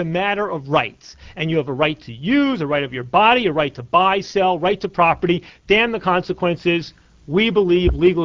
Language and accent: English; New York, United States; I'm from New York, and I talk fast anyway.